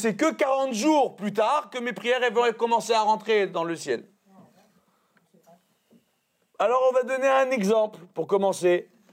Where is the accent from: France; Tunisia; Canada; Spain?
Tunisia; quand on est Tunisien, on aime la tchèque-tchouka